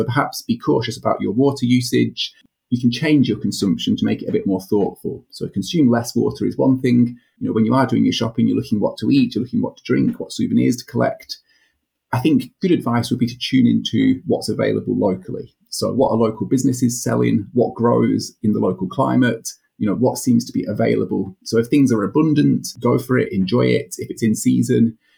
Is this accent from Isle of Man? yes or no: yes; Isle of Man; I come from the Isle of Man and we love tourists there.